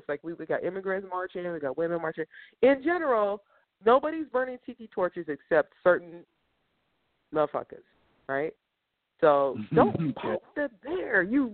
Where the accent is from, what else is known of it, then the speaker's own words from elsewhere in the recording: United States; I'm American. You're American.